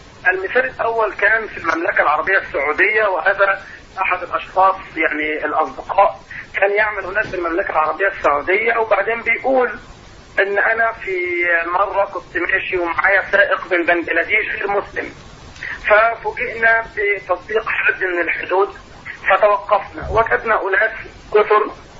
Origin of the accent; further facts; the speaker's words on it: Egypt; يعني زي ما نقول إحنا تعبنا كمصريين ماشي جنب الحيط